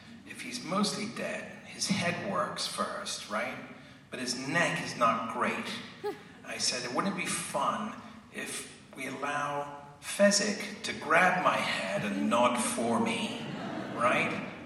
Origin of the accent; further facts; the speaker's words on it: England, United Kingdom; I'm from England, and, you know, it's different in England, the way people deal with other people.